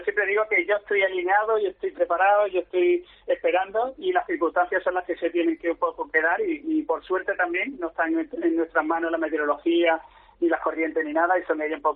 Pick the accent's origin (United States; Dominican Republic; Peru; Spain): Spain; Málaga, Andalusia; él ha vivido también toda la vida aquí en Málaga y bueno, pues somos malagueños, ¿no?